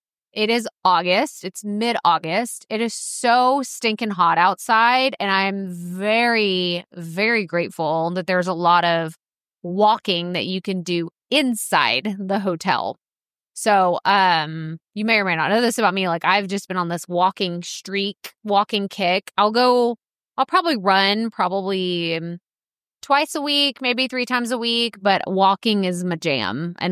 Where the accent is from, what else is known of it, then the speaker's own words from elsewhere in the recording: Texas, United States; And in all my years of being a Texan, I've actually never stayed at the Gaylord in Grapevine, which is super nice.